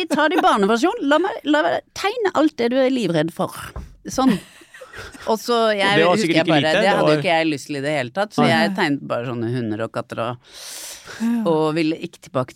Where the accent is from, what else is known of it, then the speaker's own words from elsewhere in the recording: Haslum, Akershus, Norway; Altså, jeg vokste opp på Haslum, som var veldig sånn... sosialdemokratisk, like sånne kasser man bodde I sånne rekkehus bortover. Ganske beskyttet, men litt sånn... Øvre middelklasse, men akademikere som snobbet nedover, på en måte.